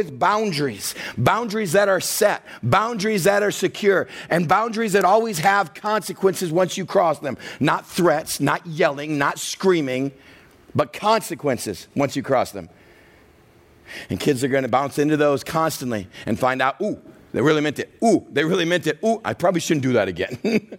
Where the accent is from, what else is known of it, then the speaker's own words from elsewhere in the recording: Texas, United States; I grew up in the South, in Texas, in this little church that talked about the freedom in Christ